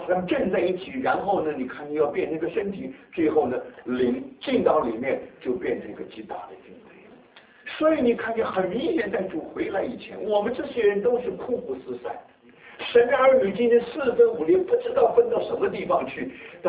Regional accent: China; 我们中国人有一句成语叫做山雨欲来风满楼

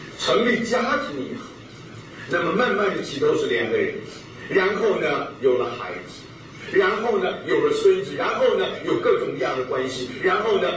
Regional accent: China; 你把这些通通加在一起，我们中国人有两个字代表，那就是人伦来说

